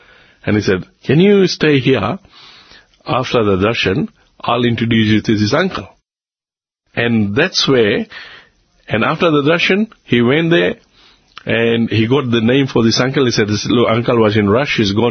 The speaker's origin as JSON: {"language": "English", "country": "Australia", "said": "uncle, listen, I'm from Australia."}